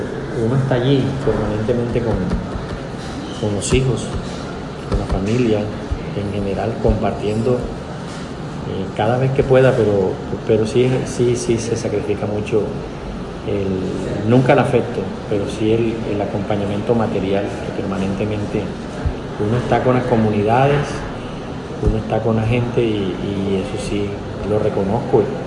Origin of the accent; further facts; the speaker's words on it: Fundación, Magdalena, Colombia; moved away; el día que yo me vine del municipio de Fundación, se me vino el mundo encima